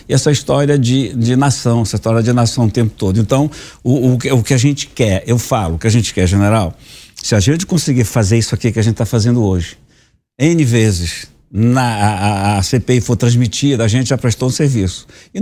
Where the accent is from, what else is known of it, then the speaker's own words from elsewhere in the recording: Amazon, Brazil; Capaz, sou da Amazônia, capaz, né?